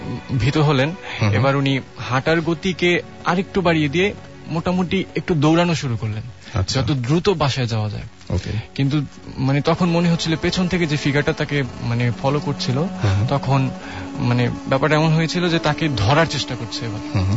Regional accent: Narayanganj, Dhaka Division, Bangladesh; আমি নারায়ণগঞ্জ থেকে আসছি।

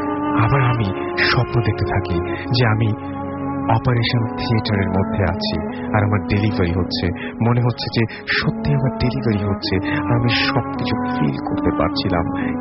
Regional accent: Chandpur, Chittagong Division, Bangladesh; now in Dhaka, Bangladesh; আমি ঢাকাতেই থাকি, বাট আমার হোম টাউন চাঁদপুর সদরে

